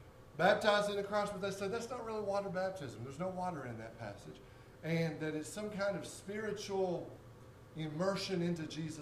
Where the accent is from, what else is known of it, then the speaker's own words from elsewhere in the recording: Arkansas, United States; Now, I know you think because I'm from Arkansas, I'm a little slower until DJ start pronouncing all that stuff today.